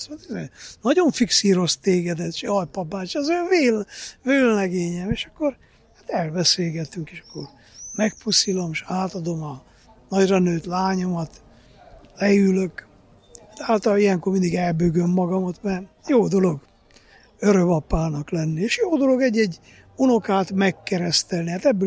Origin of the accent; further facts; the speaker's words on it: Csíksomlyó, Harghita, Romania; én Csíksomjóról jöttem, az jó messze van ide